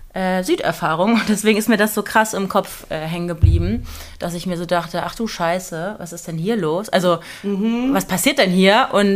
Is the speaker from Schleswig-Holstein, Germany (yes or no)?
yes; Kiel, Schleswig-Holstein, Germany; now in Hamburg, Germany; Also ich komme aus Kiel davor ursprünglich.